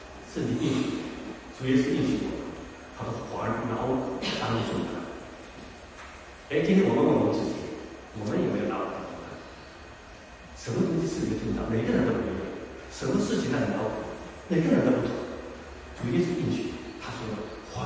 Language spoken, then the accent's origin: Chinese; China; moved away as an adult; now in Australia; 我们都是中国过来的